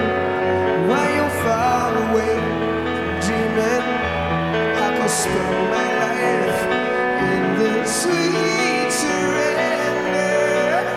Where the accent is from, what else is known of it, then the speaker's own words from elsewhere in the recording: Foligno, Umbria, Italy; perché a Foligno, dalle nostre parti, c'è un grande pianista